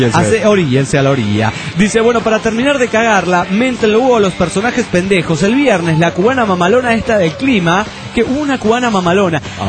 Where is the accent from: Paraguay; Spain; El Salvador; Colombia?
Paraguay; Yo soy ciudadano paraguayo, por ejemplo.